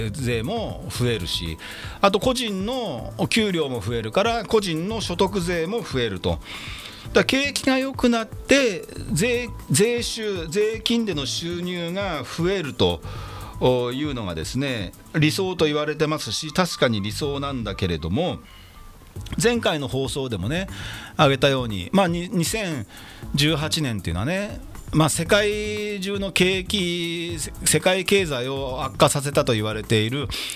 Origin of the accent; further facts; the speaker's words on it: Yokohama, Kanagawa, Japan; 私地元横浜鶴見区出身前議員の … お届けしております